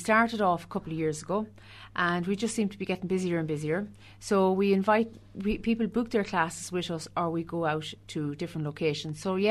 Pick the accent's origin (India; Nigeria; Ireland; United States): Ireland; Keena; I'm originally from Keena. I'm a Keena born and bred. And I went to school in Keena.